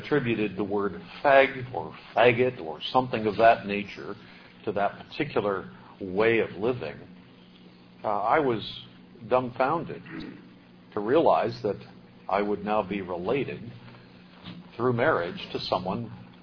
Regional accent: Des Moines, Iowa, United States; when I was growing up in Des Moines, Iowa

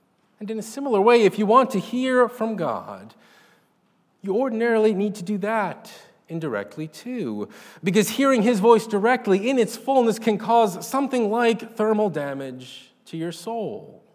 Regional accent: New York, United States; Now, as many of you know, I grew up in New York, where, unlike here, you can see the sun during the school year.

